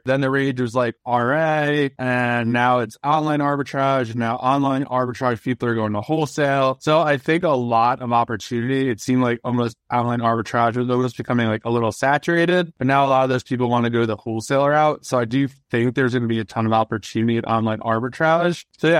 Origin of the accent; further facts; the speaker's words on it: New York, United States; And then I'm originally from New York. I live in Pennsylvania right now.